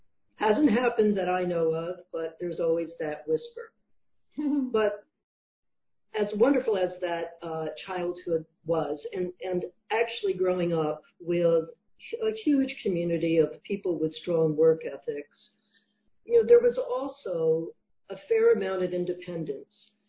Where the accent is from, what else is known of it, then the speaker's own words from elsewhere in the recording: New Jersey, United States; But as wonderful as growing up in the Shore area of New Jersey was, it was also a time of social unrest, a time of really great prejudice, and it often hit close to home.